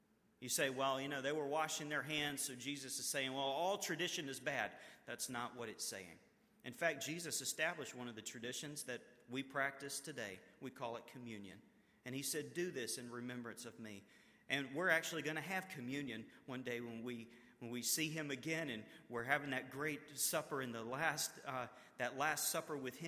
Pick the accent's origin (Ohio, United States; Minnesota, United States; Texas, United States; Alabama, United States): Alabama, United States; like I grew up in Alabama, and for fun, when we were dating